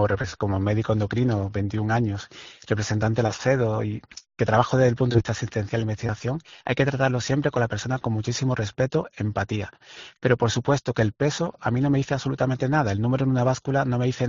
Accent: Andalusia, Spain; Yo vengo de un pueblo de Cádiz

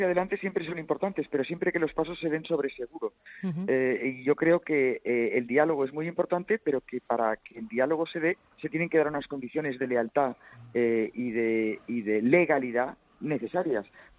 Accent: Catalonia, Spain; Los catalanes también somos ciudadanos españoles.

